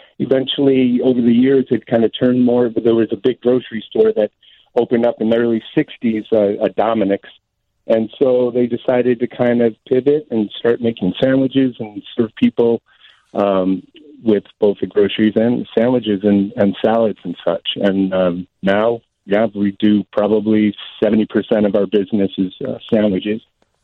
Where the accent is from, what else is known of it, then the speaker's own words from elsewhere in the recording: Elmwood Park, United States; And I grew up here in Elmwood Park and passed by this on my way to St. Vincent School right across the street virtually every day of my elementary school career.